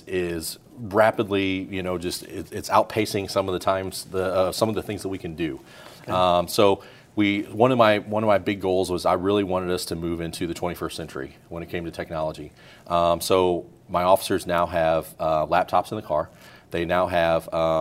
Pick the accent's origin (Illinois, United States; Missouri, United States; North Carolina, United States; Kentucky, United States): Missouri, United States; St. Louis; I'm from the St. Louis area.